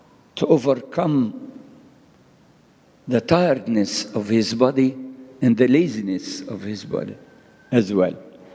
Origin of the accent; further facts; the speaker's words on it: Alexandria, Alexandria Governorate, Egypt; English is a second language; I'm from Alexandria, Taman. Some of you, or most of you, know that I am an Alexandrian.